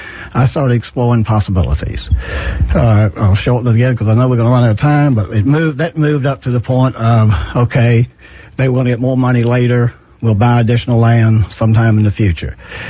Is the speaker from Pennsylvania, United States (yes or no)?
no; Earlysville, Virginia, United States; I am the seventh generation in Albemarle County. I was born in Earlysville.